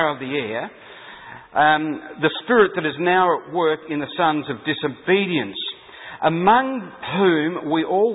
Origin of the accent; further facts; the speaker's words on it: Adelaide, South Australia, Australia; But I'm from Adelaide, so you'll have to bear with me with wrath.